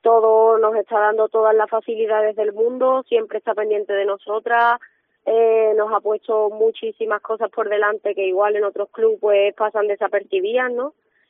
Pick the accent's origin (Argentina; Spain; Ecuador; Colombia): Spain; San Fernando; yo he nacido aquí en San Fernando y soy de San Fernando desde pequeña